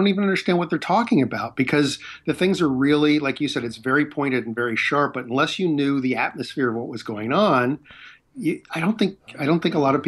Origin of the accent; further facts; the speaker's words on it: San Francisco, California, United States; and I grew up in San Francisco